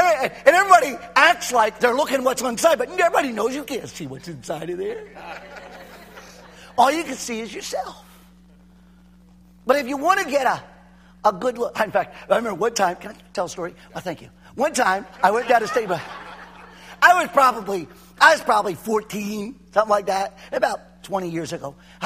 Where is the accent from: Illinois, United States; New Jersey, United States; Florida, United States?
New Jersey, United States; Trenton; Pastor Mike and I grew up in Trenton. Remember Staten Broad?